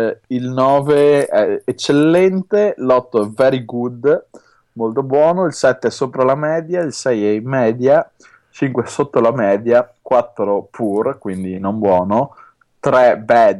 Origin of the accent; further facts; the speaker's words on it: Veneto, Italy; io vengo dal Veneto e quindi sono abituato a mangiare anche carne di cavallo